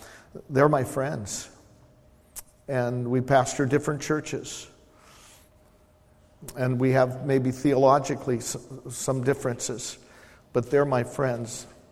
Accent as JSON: {"language": "English", "town": "Yuba City", "region": "California", "country": "United States", "tie": "born there", "said": "11, 1952 in Yuba City, California. That's when I was born physically, by water, if you will."}